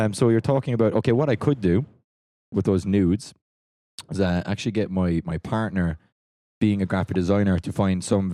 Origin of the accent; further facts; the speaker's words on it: Ireland; I think being Irish, you know, that luck of the Irish thing might work today.